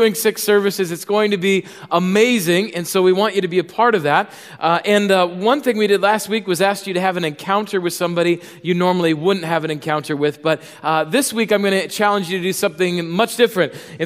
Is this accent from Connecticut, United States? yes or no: no; Chicago, Illinois, United States; Now, right here, since I'm from Chicago, I would interject a good Chicago Cubs joke